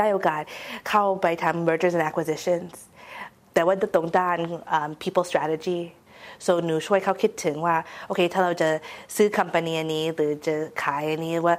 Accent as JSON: {"language": "Thai", "region": "Bangkok", "country": "Thailand", "tie": "born there", "moved": "yes", "said": "หนูเกิดที่กรุงเทพใช่ไหมคะแล้วตอนหนูมาที่นี่ตอนอายุน้อย"}